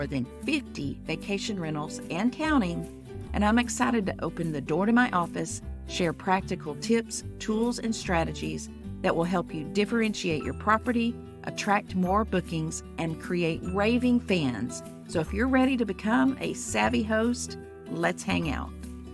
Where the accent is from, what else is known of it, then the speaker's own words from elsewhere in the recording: Texas, United States; accent: East Texas drawl; I've always been a little bit self-conscious of my accent. I don't know why. But I decided to go all in with the East Texas drawl, y'all.